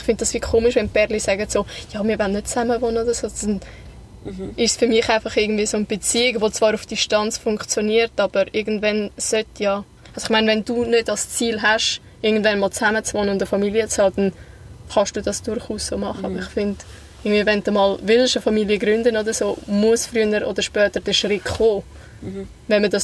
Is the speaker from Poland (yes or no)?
no; Aargau, Switzerland; Sagen wir auch als Aargauer.